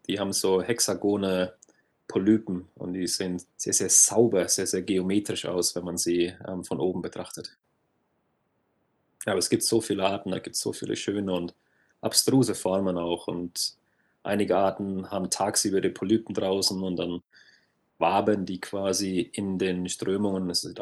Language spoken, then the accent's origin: German; Bad Neustadt, Bavaria, Germany; accent: Franconian; Das kann der Akzent vielleicht schon ein bisschen verraten. Ich komme aus dem Frankenland. Ich komme aus der Nähe von Würzburg in der Rhön, genauer gesagt Bad Neustadt, ein kleiner Ort mit 15.000 Einwohnern. Habe da eigentlich meine komplette Kindheit verbracht.